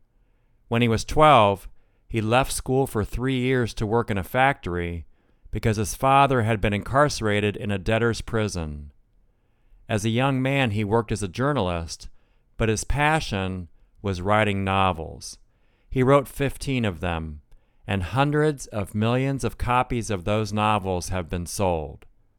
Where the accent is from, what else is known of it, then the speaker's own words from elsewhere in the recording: Ohio, United States; Case Western Reserve University in my home state of Ohio